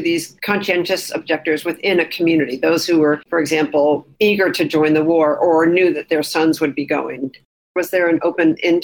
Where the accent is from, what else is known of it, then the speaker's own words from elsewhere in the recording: Bethlehem, Pennsylvania, United States; I grew up in Bethlehem, Pennsylvania, which was settled by the Moravians in the 18th century.